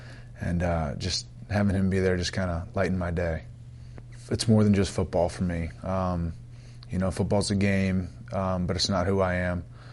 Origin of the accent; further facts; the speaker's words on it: Orlando, Florida, United States; I grew up in Orlando, Florida, and so we saw some Tampa games when I was younger